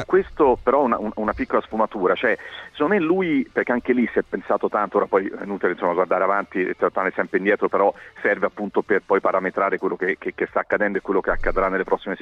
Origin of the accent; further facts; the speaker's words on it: Rome, Lazio, Italy; now in Turin, Italy; ma sono cresciuto a Roma.